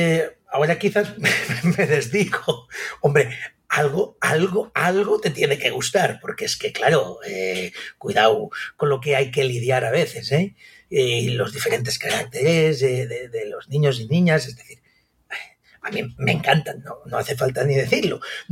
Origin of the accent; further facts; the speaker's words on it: Sant Carles de la Ràpita, Catalonia, Spain; born there; soy nacido en San Carles de la Rápida